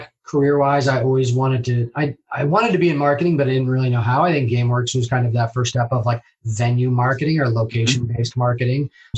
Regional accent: Seattle, Washington, United States; also born or lived in New York; I was born in New York, grew up in Seattle.

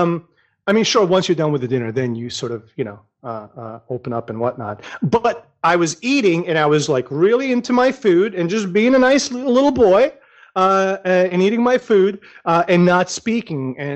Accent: Bosnia & Herzegovina; growing up in Bosnia and eating in Bosnia, it's considered rude to speak while you eat.

